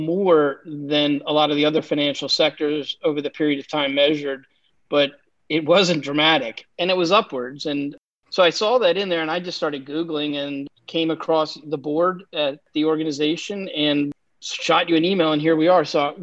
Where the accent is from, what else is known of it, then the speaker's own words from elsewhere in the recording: Baltimore, Maryland, United States; I'm from Baltimore.